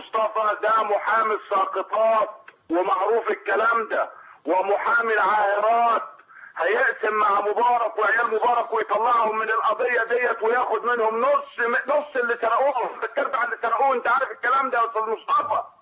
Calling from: Saudi Arabia; انا بحيي حضرتك من السعوديه

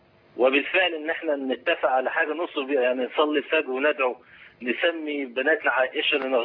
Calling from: Saudi Arabia; أنا بطلب حضرتك من السعودية.

